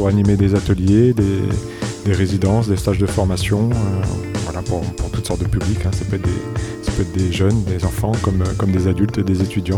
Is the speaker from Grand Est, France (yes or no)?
yes; Grand Est, France; je viens de Lorraine, des Vosges plus précisément